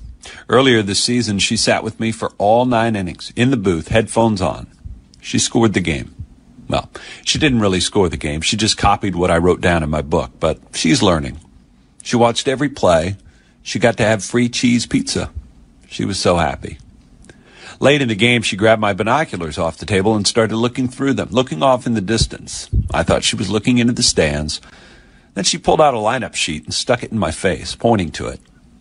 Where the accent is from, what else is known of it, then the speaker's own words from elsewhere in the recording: Texas, United States; But today is about those families in Uvalde, Texas, in my home state.